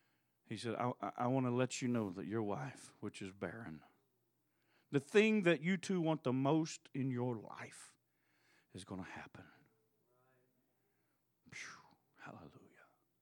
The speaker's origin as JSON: {"language": "English", "town": "Tulsa", "region": "Oklahoma", "country": "United States", "said": "I'm from Tulsa"}